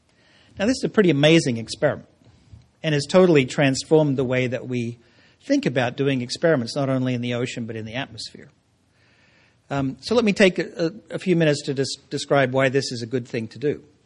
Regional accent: Australia; from where I sit as a Australian visiting your great country

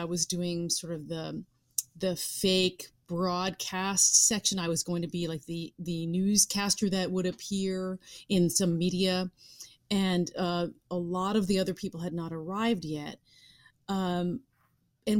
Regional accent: New York City, New York, United States; being a New Yorker and feeling the collective grief and compassion that came from the city was deeply profound.

